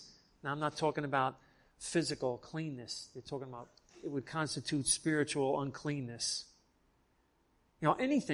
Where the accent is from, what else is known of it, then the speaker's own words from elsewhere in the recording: Bayonne, New Jersey, United States; growing up in Bayonne and seeing these old Italian ladies in the neighborhood dressed in black all the time.